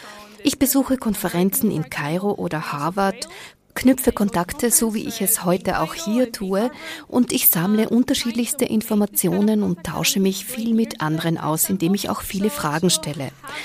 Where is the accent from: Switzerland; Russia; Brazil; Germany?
Brazil; also born or lived in Spain; now in Vienna, Austria; Ich bin Brasilianerin, bin aber in Spanien ansässig und arbeite dort als Doktorandin für Umweltrecht an der Universität Rovira y Virgili in Tarragona. Seit Februar lebe ich in Wien.